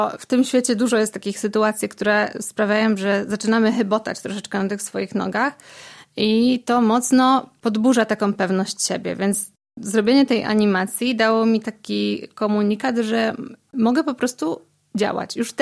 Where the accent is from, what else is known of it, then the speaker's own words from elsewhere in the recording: Mielec, Subcarpathian Voivodeship, Poland; Ja pochodzę z Mielca, mieszkam czasami w Tuszymie, czasami w Rzeszowie